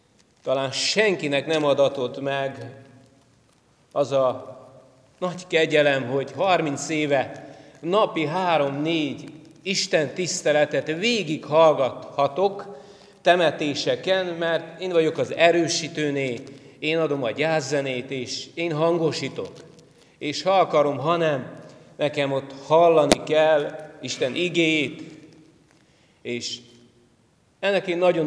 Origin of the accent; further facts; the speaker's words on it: Transylvania, Romania; moved away as an adult; now in Kiskőrös, Hungary; Erdélyek vagyunk, Erdélyből származunk, 89-ben a régi rendszerbe, rendszerváltás előtt szöktem a zöld határon, és Isten Kiskörösre vezetett. Nem tudtam, hogy miért, de alig 22 éves voltam